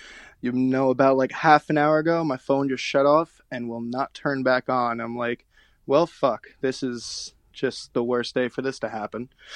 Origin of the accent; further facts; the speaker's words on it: Stony Brook, New York, United States; I was born and raised in Stony Brook, right near the university.